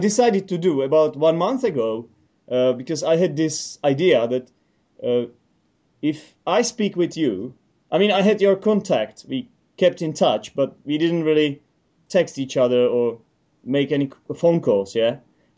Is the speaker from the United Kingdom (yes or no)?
yes; England, United Kingdom; I mean, we are English, right?